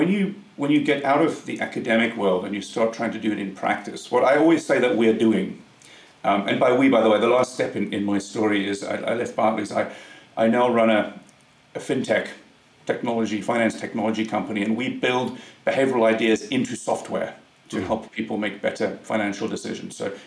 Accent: South Africa; now in United Kingdom; I grew up in South Africa, but I've been in the UK for the last 20 years.

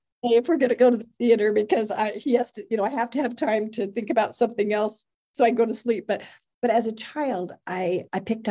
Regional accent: California, United States; I was raised in California, and my husband and I have just celebrated our 38th anniversary.

